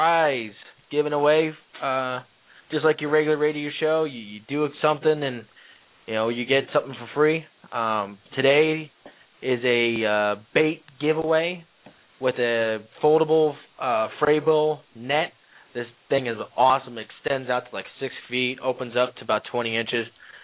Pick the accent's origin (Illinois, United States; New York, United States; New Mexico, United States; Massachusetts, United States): New York, United States; born or raised there